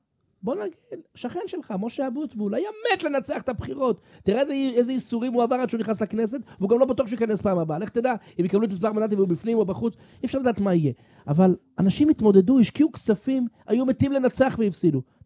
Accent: Yokneam, Northern District, Israel; אני גדלתי בבית שמה שהוא עשה לטובת האתיופים ביוקנעם

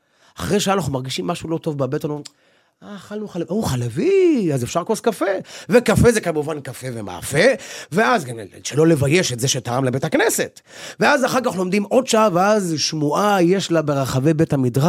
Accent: Bnei Brak, Tel Aviv District, Israel; born or raised there

